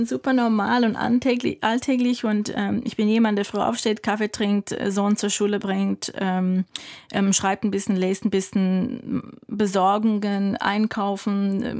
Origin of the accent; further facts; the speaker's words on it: United States; German is a second language; Ich als Amerikanerin habe mir erzählt, Kusse sehr keusch, weil in Amerika verwendet man die Zunge nur viel später.